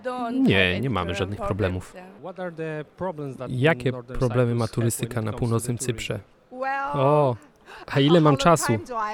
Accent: Hyderabad, Telangana, India; Polish is a second language; Pochodzę z Telangana, z Hyderabadu, więc ja polecam biryani z Hyderabadu.

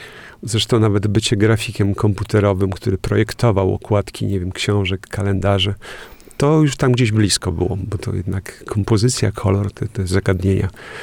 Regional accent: Kętrzyn, Warmian-Masurian Voivodeship, Poland; bo ja pochodzę z Kętrzyna

